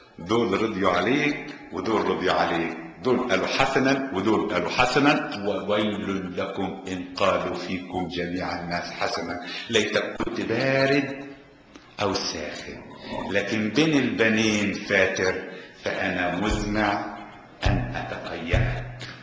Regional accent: Egypt; عندنا في مصر حتة الأرض اللي مش متصورة بتبقى مقلب للزبالة.

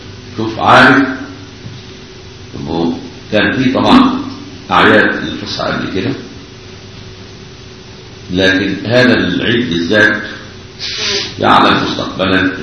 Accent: Egypt; يعني يمكن احنا كمصريين صعب علينا ان نتصور الجبال مأهولة بالسكان

